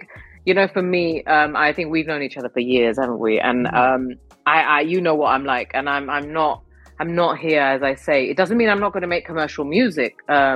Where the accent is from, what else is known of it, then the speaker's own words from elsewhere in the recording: London, United Kingdom; I was born and brought up in London, and I've never had Gujarati music that I could, you know, rave to and be out with mates with. And, you know, it was always like we only heard our language when it got to Navratri.